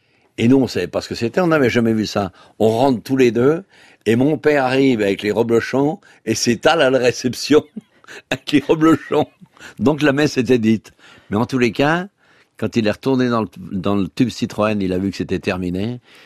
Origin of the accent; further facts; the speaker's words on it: Manigod, Auvergne-Rhône-Alpes, France; On est de Manigot.